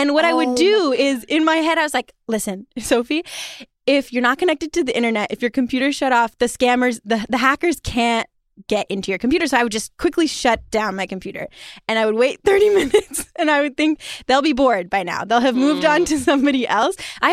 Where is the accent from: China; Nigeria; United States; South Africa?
China; To give you some context, I grew up partially in China.